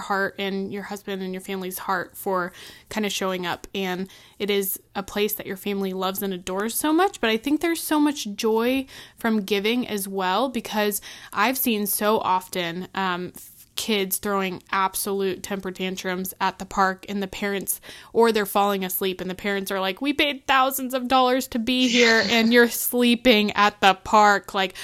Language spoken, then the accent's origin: English; Florida, United States; Growing up in Central Florida and being someone who has been to Disney many, many, many times and also working there